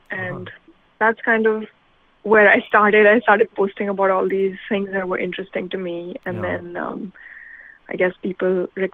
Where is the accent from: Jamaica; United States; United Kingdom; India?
India; And I think growing up in India really kind of fashioned that idea for me